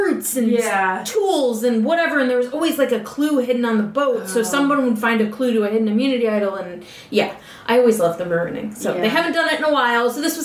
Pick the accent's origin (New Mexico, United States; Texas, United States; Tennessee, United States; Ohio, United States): Ohio, United States; Toledo; usually because they're either from my hometown, from Toledo, or they're, like, a former player